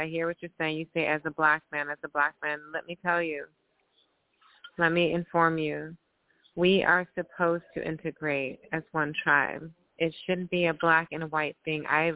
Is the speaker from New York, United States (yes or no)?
no; Oakland, California, United States; I come from Oakland, you know, and it's the Bay Area.